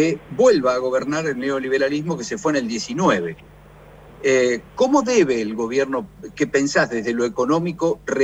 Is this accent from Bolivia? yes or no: no; Argentina; nosotros, que somos el pueblo argentino